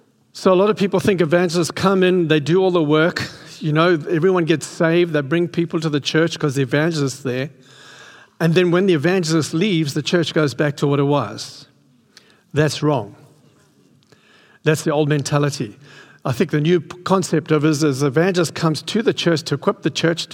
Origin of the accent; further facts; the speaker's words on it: South Africa; I'm South African and I'm, so just forgive me if I come across harsh, hard or whatever, but that's who we are. So I'm 70